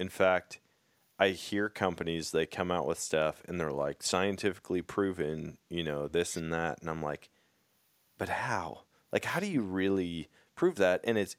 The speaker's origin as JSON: {"language": "English", "region": "Wisconsin", "country": "United States", "tie": "born or raised there", "said": "I know a lot of people growing up in Wisconsin who used to wear blue jeans."}